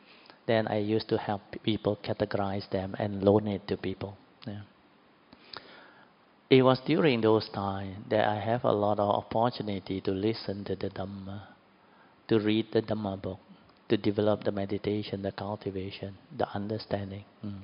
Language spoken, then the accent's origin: English; Kedah, Malaysia; I was from Kedah, very Ulu state.